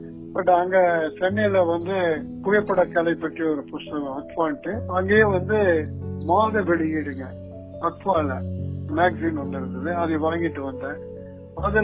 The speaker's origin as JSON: {"language": "Tamil", "town": "Thookanaickenpalayam", "region": "Tamil Nadu", "country": "India", "tie": "born or raised there", "said": "சத்தியமங்கலத்து பக்கத்துல எங்க சொந்த ஊர் வந்து சத்தியமங்கலத்து பக்கத்துல இங்க தூக்கநாயக்கம்பாளையங்கிற ஒரு கிராமம், அது வந்து உங்களோட ஃபாரஸ்ட் பவுண்டரியில இருக்கும்."}